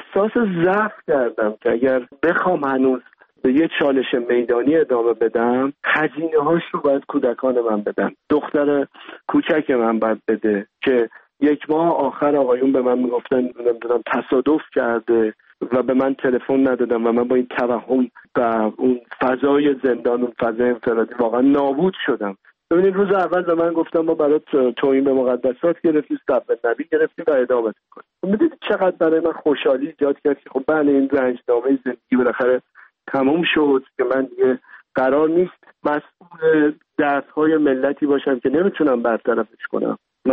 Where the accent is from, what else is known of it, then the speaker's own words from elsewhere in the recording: Iran; moved away; خودم یه فرزند دردمند رها شده از ایرانم